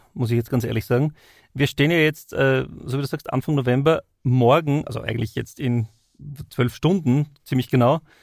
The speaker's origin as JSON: {"language": "German", "region": "Styria", "country": "Austria", "accent": "Styrian", "lives_now": "Vienna, Austria", "said": "Ich komme aus der Steiermark, daher spreche ich automatisch ein bisschen steirisch. Das ist eingeboren quasi ins Blut von den Steirer. Das kriegst du nicht so leicht aus. Aber nachdem ich jetzt seit 11 Jahren in Wien lebe, kann ich natürlich auch wienerisch sprechen."}